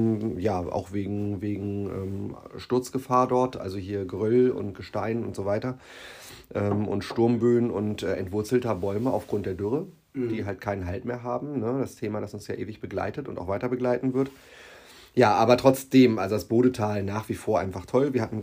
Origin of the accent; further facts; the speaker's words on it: Gehrden, Lower Saxony, Germany; sind von meinem Heimatort im Speckmantel Gerden sind wir aus Los gerannt